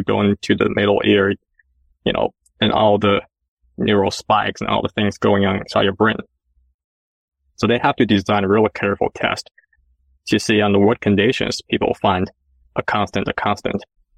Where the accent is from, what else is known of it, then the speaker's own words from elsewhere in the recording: Shanghai, China; moved away as an adult; now in United States; I grew up in Shanghai and went to University of Illinois, but I never graduated.